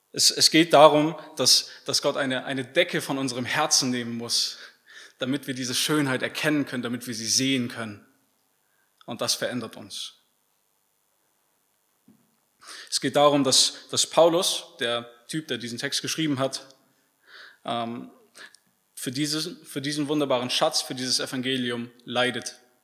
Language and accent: German; North Rhine-Westphalia, Germany; Ich komme ursprünglich aus dem Bergischen Land. Falls das jemandem was sagt, das ist so 40, 50 Kilometer von Köln. Wie der Name sagt, gibt es da Berge und sehr viel Wald. Bisschen ländlicher, ungefähr so wie hier, würde ich sagen, von der Infrastruktur.